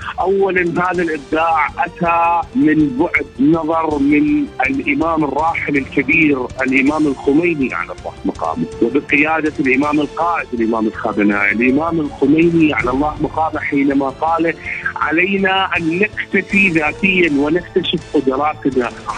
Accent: Iraq; من العراق.

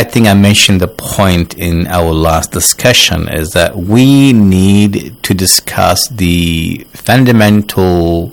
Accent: Australia; I am from Australia, as you can tell from my accent.

